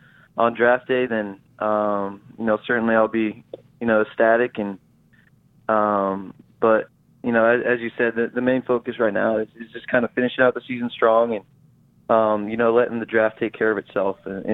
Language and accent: English; Chandler, Arizona, United States; born there; being as I was born in Chandler